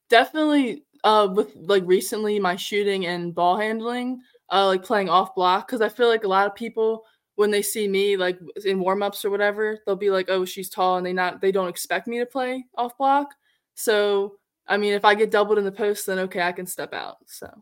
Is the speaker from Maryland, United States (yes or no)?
yes; Baltimore, Maryland, United States; When I was younger, I was being from Baltimore, huge Maryland fan.